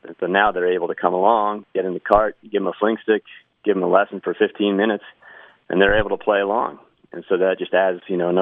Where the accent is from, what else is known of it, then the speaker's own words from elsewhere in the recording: Pennsylvania, United States; Yeah, I grew up playing lacrosse outside of Philadelphia, and I played golf my whole life